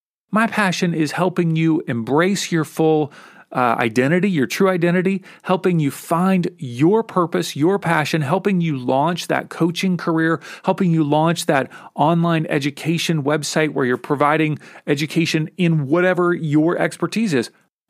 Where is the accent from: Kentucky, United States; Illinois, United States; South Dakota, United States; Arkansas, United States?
Kentucky, United States; Polish jokes about people in Poland were so popular in the 80s where I grew up in Kentucky.